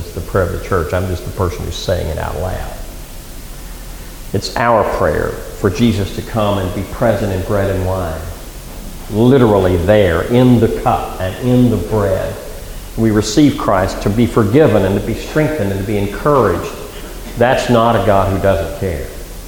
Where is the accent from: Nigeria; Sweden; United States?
United States; the South; I grew up in the Jim Crow South, where blacks could not eat in the cafes where I ate as a boy.